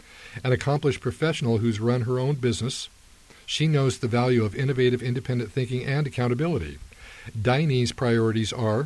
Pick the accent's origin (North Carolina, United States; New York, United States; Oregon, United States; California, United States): Oregon, United States; Salem; I grew up here in Salem. This is where I've chosen to build a family and a profession.